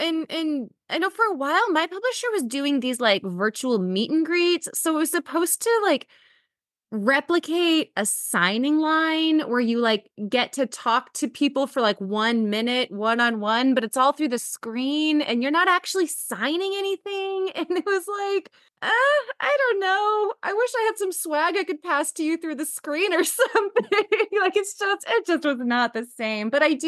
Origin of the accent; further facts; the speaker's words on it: Tacoma, Washington, United States; all around my hometown of Tacoma, Washington.